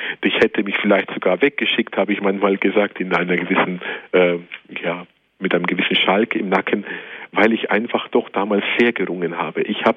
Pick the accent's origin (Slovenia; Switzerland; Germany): Germany; Kronach, Bavaria; also born or lived in Kulmbach; ich stamme aus Kronach und bin in Kulmbach dann zur Schule gegangen.